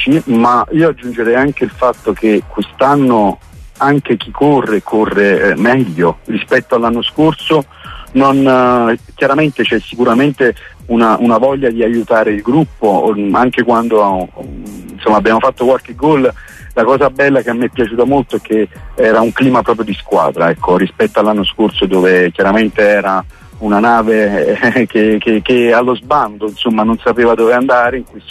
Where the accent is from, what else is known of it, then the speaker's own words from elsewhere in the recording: Naples, Campania, Italy; sono napoletano